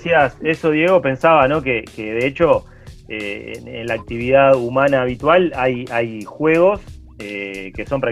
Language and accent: Spanish; Montevideo, Uruguay; yo me crié en un barrio en Montevideo